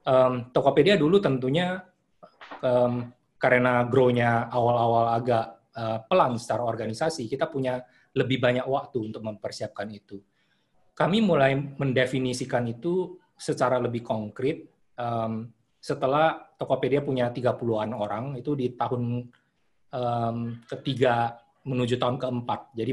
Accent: North Sumatra, Indonesia; moved away; Dan saat saya merantau ke Jakarta, saya lihat sendiri bagaimana di kampung halaman saya, misalnya toko buku seperti

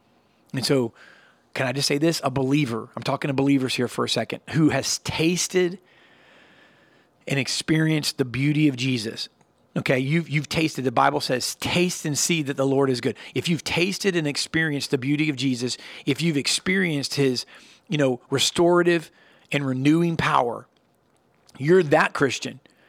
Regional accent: United States; I'm an American. I know we have other countries watching. I love this country

